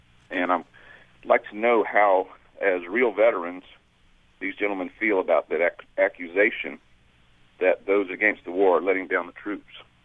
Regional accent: United States; I'm an American who thinks about the war every day, and I'm emotionally involved.

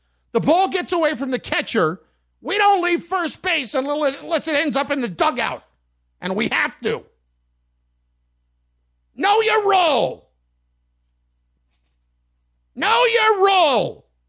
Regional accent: New Jersey, United States; I grew up in New Jersey where my father was a huge Brooklyn Dodgers fan. So we became Met fans.

